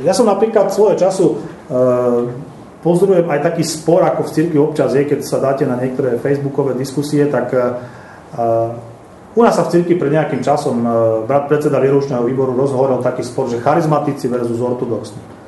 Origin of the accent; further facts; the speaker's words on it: Prešov, Prešov Region, Slovakia; Ja som z Prešova. Prešov je na 97% slovenský.